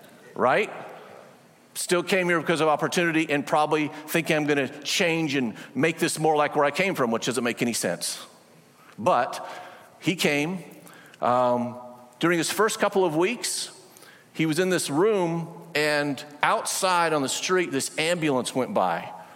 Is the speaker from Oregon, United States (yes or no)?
yes; Oregon, United States; he married a woman from right next to my hometown in Oregon.